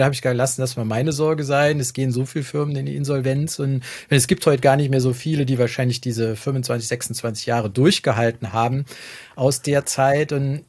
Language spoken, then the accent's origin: German; Saarland, Germany; accent: Moselle Franconian; Es gibt so eine Sprachgrenze mitten im Saarland. Der eine Teil war halt, der mal zu Bayern gehört hat. Und ich komme halt aus dem Moselfränkischen. Das ist eher so Luxemburg, Belgien, Holland, auch sprachlich verwandt.